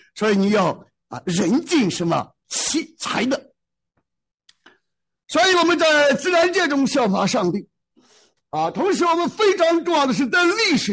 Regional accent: China; 我们中国人常常讲这个这个龙生龙，凤生凤

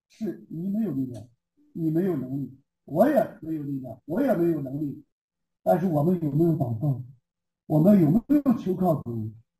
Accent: China; 弟兄姊妹，我们中国人就怕丢人，丢面子

